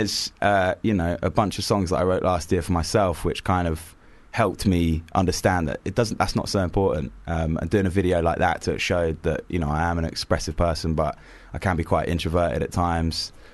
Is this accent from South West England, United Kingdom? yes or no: no; Reading, South East England, United Kingdom; now in London, United Kingdom; I'm actually originally from Reading, RGNs, but I live in East London.